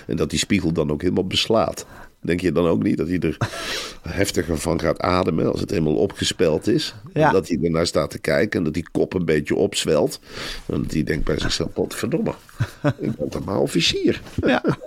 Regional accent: Velp, Gelderland, Netherlands; Ik ben in Arnhem-Velp opgegroeid

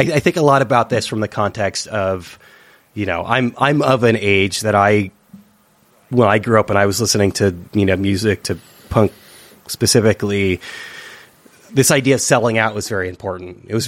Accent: San Francisco, California, United States; I'm from San Francisco originally, okay.

